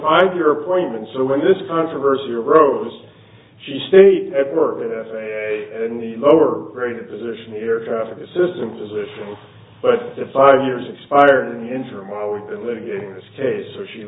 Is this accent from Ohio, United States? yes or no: no; Denver, Colorado, United States; from Denver, Colorado.